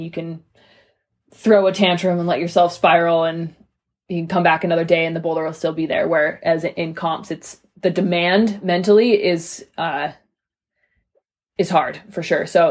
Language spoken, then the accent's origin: English; Canada; now in Salt Lake City, United States; I'm 26 years old. I currently live in Salt Lake City, Utah, but I grew up in Canada